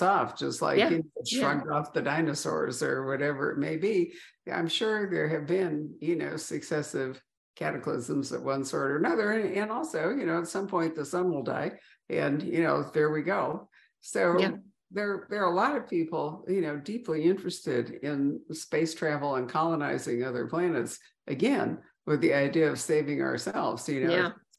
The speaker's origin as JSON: {"language": "English", "region": "Midwest", "country": "United States", "tie": "born or raised there", "said": "And when I grew up in the Midwest, was it the elm?"}